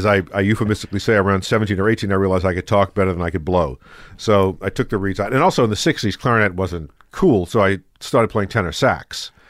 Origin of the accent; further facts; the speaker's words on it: New Orleans, Louisiana, United States; accent: New Orleans; I had a New Orleans accent.